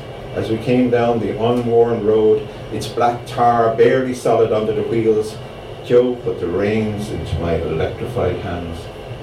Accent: Limerick, Munster, Ireland; born there; I was born in Limerick, and my mom and dad are from Limerick.

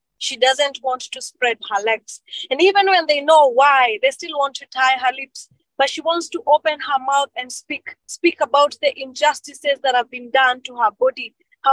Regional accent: Kenya; first language Kikuyu; English is a second language; I speak three languages, by the way. I speak English, I speak Swahili, and I speak my mother tongue, which is Kikuyu.

